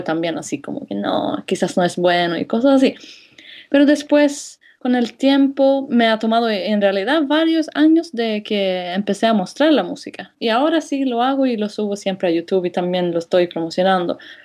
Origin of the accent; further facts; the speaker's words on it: Sweden; Spanish is a second language; soy de Suecia y yo creo que fue algo que siempre quise hacer